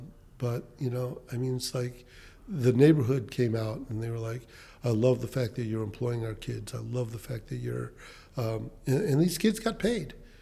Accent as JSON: {"language": "English", "town": "Chicago", "region": "Illinois", "country": "United States", "tie": "born or raised there", "said": "And when you talk about me growing up in Chicago and sitting on different not-for-profit boards, I knew which bank to go to, you know."}